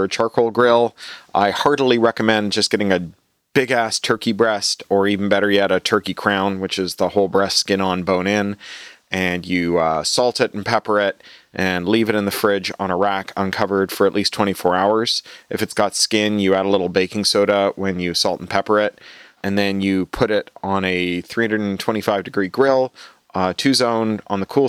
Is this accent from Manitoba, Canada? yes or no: no; Toronto, Ontario, Canada; I used to drink as a little boy in the Guyanese Trinidadian neighborhood I grew up in Toronto, where the shops would make their own ginger beer.